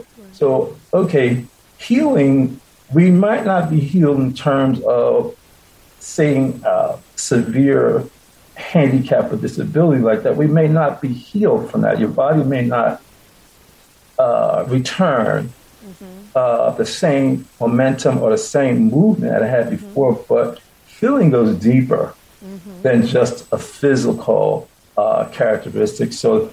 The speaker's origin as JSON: {"language": "English", "region": "Pennsylvania", "country": "United States", "tie": "born or raised there", "said": "I grew up in Bartram Village. In the 70s, we moved there. And we lived on Bartram Drive."}